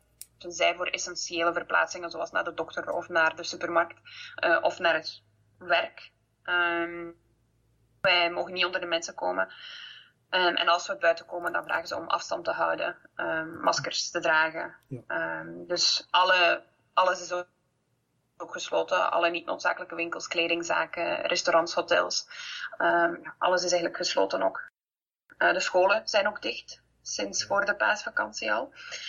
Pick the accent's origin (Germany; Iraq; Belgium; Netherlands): Belgium; Staden, West Flanders; Ik ben afkomstig uit Staden. Ja, West-Vlaanderen.